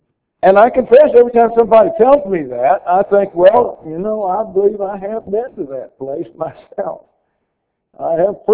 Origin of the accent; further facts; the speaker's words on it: Jacksonville, Florida, United States; I was raised in Jacksonville, Florida.